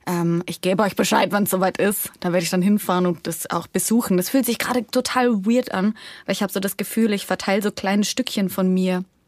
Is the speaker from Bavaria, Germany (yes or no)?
yes; Bavaria, Germany; accent: Bavarian; Meistens passiert das ja unterbewusst, dass ich mal bayerisch rede.